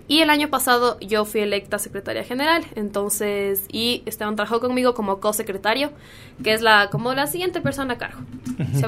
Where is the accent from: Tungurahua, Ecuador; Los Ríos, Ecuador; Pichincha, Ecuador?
Pichincha, Ecuador; Quito; nuestra identidad como sudamericanos, digamos, no solo como ecuatorianos o como quiteños